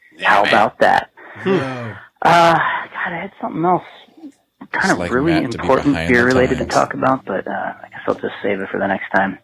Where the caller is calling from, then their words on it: Santa Rosa, California, United States; I'm calling you from Fireville.